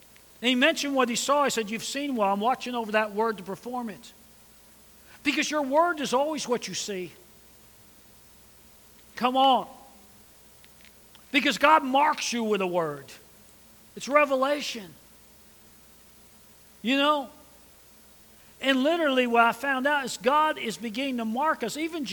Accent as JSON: {"language": "English", "region": "New York", "country": "United States", "tie": "born or raised there", "said": "I remember growing up in New York and actually being invited to go to a major party called Woodstock."}